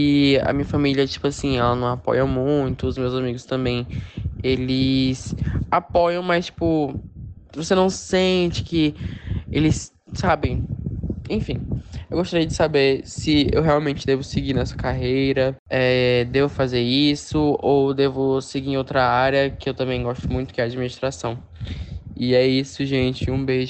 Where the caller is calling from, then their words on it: Fortaleza, Ceará, Brazil; sou de Fortaleza, Ceará. E a minha pergunta é: eu tenho 19 anos